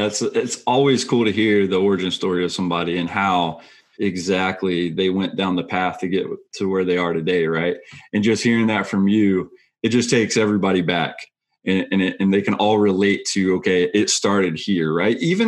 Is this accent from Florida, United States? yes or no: yes; Tallahassee, Florida, United States; I saw that you have an affiliation or some kind of, you know, relationship with where I'm from. I'm from Tallahassee, Florida.